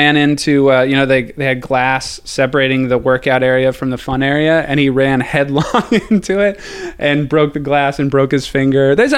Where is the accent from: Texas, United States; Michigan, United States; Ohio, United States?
Ohio, United States; Cincinnati; the tabloid stuff of Cincinnati, Ohio, for not just national news, but it was like fever pitch in my hometown.